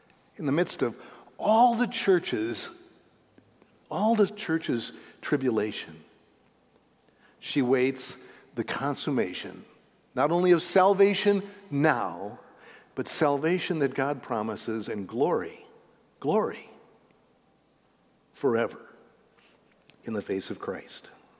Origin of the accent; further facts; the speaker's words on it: Minnesota, United States; Since I come from Minnesota, every state has its own kind of unique ways of rebelling against authority.